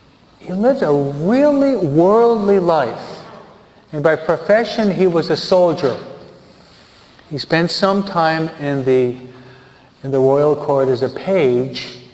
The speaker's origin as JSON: {"language": "English", "town": "Hawaiian Gardens", "region": "California", "country": "United States", "said": "Ever hear of the Gardens, huh? I'm from the Gardens, huh?"}